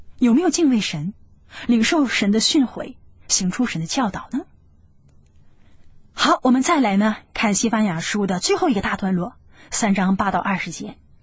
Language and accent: Chinese; China; 让福音借着我们中国人传到各地各方